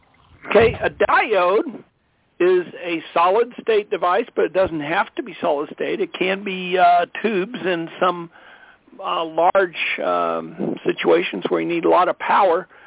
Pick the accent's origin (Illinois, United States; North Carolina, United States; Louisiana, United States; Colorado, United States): Colorado, United States; from Colorado